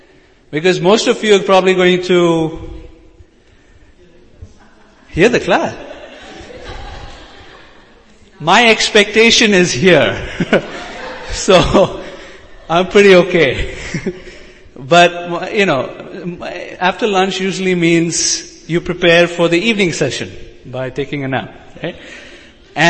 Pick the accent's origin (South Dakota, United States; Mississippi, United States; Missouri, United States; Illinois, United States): Missouri, United States; St. Louis; I'm from St. Louis, the state of misery, I mean Missouri